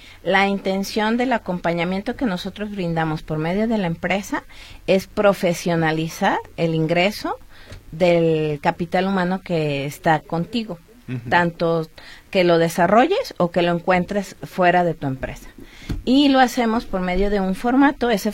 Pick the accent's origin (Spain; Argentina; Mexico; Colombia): Mexico; Jalisco; also born or lived in Panama; soy de aquí de Jalisco. Bueno, nací en Panamá, pero me llegué aquí desde los 5 años, entonces soy muy mexicana.